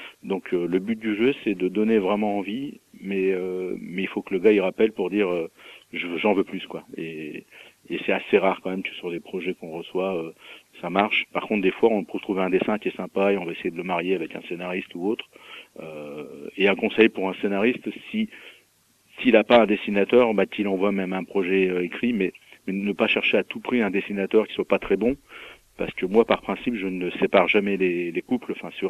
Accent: Mâcon, Bourgogne-Franche-Comté, France; born there; Je suis né à Macron et je trouve que c'est une ville. C'est une ville sympa, c'est pas très loin de Paris avec le TGV

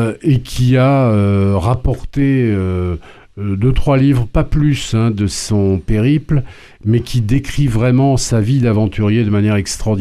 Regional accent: Normandy, France; born there; j'ai des origines écossaises … Norman, tiens, je suis né en Normandie

